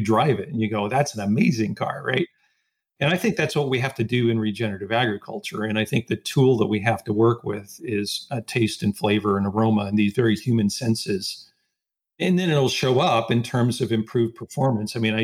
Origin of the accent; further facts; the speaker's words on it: Nebraska, United States; also born or lived in Iowa; But now, I mean, I grew up in Nebraska. I went to school in Iowa.